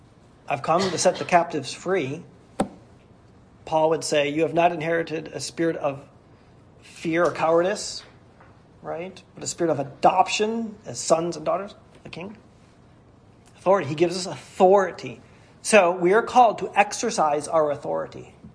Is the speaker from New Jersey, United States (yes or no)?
no; Cleveland, Ohio, United States; I'm from Cleveland, Ohio.